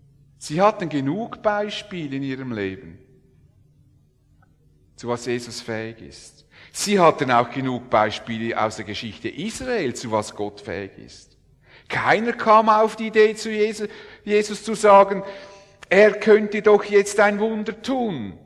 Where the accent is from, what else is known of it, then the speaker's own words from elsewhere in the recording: Switzerland; Da sind wir Schweizer ja bekannt.